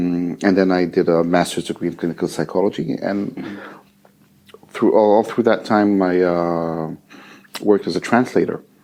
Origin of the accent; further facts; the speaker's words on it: Israel; first language French; English is a second language; Well, originally, I'm from Israel, and I was born in a bilingual situation. So both my parents are French, and I grew up in French and then in Hebrew